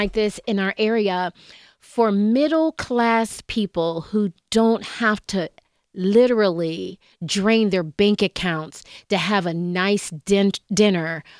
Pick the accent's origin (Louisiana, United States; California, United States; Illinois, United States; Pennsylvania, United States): Pennsylvania, United States; Penn Hills; You know, I'm from Penn Hills.